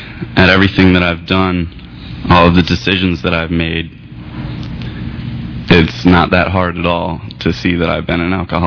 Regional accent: Connecticut, United States; I come from Connecticut, so stayed in the woods for about 3 months.

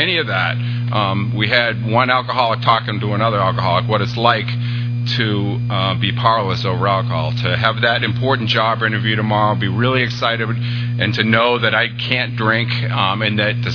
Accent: Massachusetts, United States; But so I grew up outside of Boston

